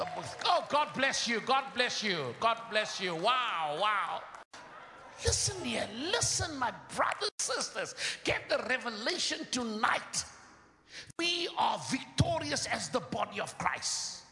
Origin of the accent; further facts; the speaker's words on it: South Africa; I come from South Africa.